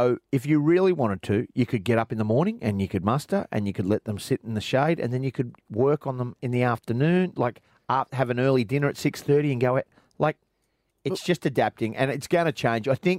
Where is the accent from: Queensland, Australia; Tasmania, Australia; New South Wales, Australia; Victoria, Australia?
New South Wales, Australia; I come from New South Wales, where I was born and bred with daylight savings.